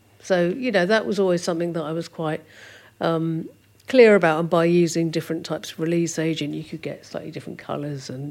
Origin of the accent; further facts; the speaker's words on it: Doddinghurst, East of England, United Kingdom; also born or lived in Ilford; We moved to Essex. It's further out into Essex, into a place called Doddinghurst.